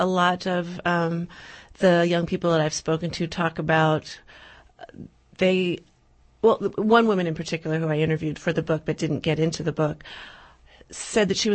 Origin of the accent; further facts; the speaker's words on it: New Jersey, United States; Well, I grew up in New Jersey, and I was in journalism for 20 years.